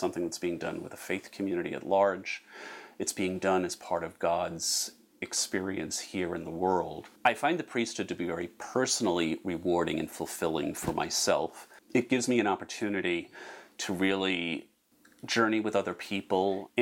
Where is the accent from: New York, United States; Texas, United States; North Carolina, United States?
New York, United States; growing up in New York, I really lived in a neighborhood that was almost a Catholic enclave, but there was also a very sizable Jewish community living in the neighborhood as well.